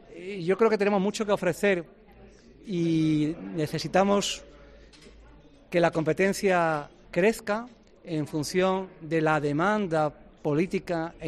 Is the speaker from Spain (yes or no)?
yes; Granada, Andalusia, Spain; que tengo yo con Granada y lo asumo con entusiasmo y con la responsabilidad de seguir difundiendo mi tierra, que, como digo, de forma espontánea siempre está presente.